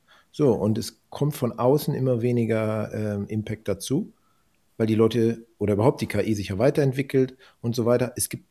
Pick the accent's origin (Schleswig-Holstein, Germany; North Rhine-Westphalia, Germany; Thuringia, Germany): North Rhine-Westphalia, Germany; Düsseldorf; Ich kannte mich früher hier in meiner Heimat Düsseldorf mega gut aus.